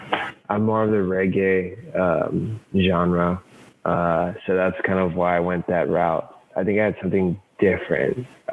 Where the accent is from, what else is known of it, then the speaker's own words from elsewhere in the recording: Hawaii, United States; And I'm from Hawaii, so I don't know if that's saying much or anything.